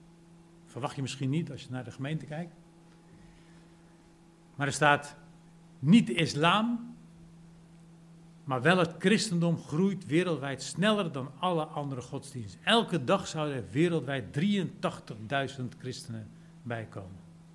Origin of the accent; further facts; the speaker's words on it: Netherlands; Als ik in Nederland, als ik als Nederlander rij in Engeland, maar dan op de Nederlandse manier, dat loopt niet goed af.